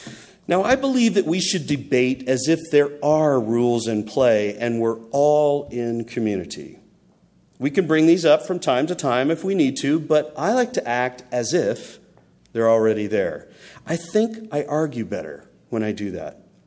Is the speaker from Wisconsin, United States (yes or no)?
no; Texas, United States; Now, I grew up in Texas in the 1960s, and I heard that word far too many times.